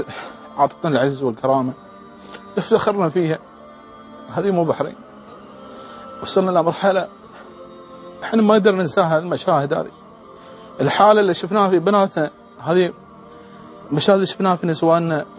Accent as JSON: {"language": "Arabic", "country": "Bahrain"}